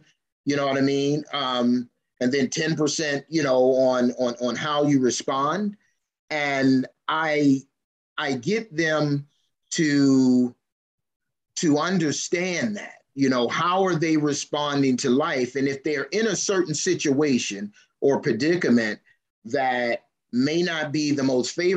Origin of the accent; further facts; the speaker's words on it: Baltimore, Maryland, United States; Through elementary, middle, and high school, growing up in Baltimore, there's only one motivational speaker that I remember coming through the school system, Montel Williams.